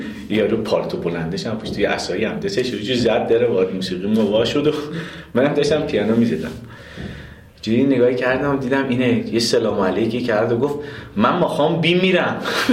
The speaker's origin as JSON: {"language": "Persian", "region": "Hamadan", "country": "Iran", "said": "ما همدانی هستیم"}